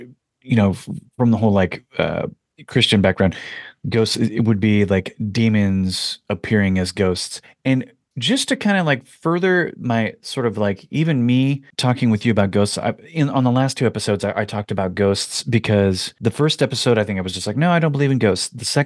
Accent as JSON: {"language": "English", "region": "Oregon", "country": "United States", "said": "Nope. And I'm from Oregon."}